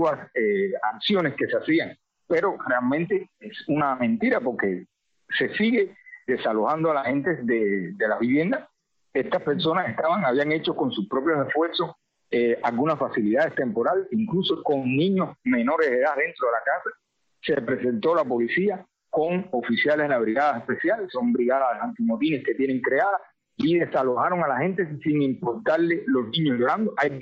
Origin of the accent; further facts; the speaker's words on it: San Juan y Martínez, Pinar del Río, Cuba; vine a mi pueblo de la ciudad de la Universidad de La Habana, a mi pueblo en San Juan y Martínez.